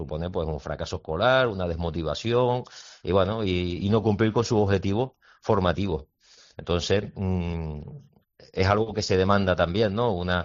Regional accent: Puerto de la Cruz, Canary Islands, Spain; Mira, justamente yo soy del puerto de la Cruz

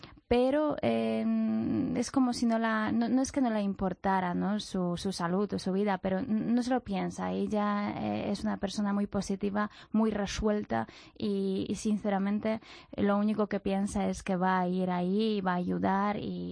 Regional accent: Poland; Spanish is a second language; now in Spain; Yo siendo polaca nunca he pasado tanto frío, sinceramente.

